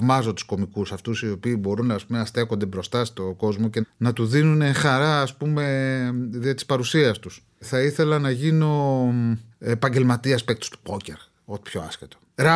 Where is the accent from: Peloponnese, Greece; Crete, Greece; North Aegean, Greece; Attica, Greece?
Attica, Greece; Athens; Ζω ακόμα στη γειτονιά που γεννήθηκα. Είμαι φανατικός της Κυψέλης. Είμαι ο τελευταίος Κυψελιώτης.